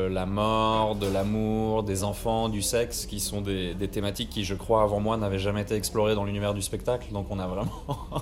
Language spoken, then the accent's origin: French; Switzerland; Ouais, effectivement, je suis suisse. Ça surprend les Français souvent quand je dis que je suis suisse